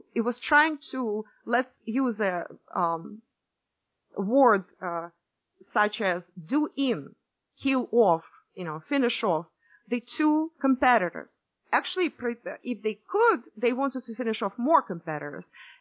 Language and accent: English; Russia; English is a second language; moved away; also born or lived in Cuba; not only I grew up in Russia and partially went to school in Russia, then after that I moved to the West, as well as I lived in the East, and I lived in Cuba, and I lived all over.